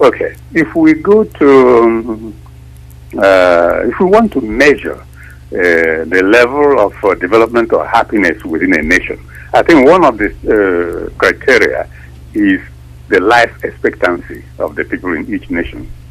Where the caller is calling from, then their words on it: New Jersey, United States; I'm calling from New Jersey, United States.